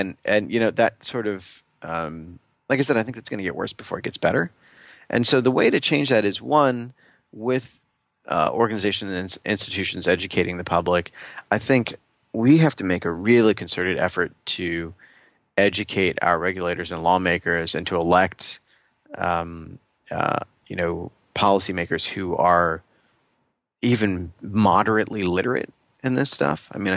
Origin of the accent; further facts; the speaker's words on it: New York City, New York, United States; I'm a New Yorker. You know, we've got kids here in New York City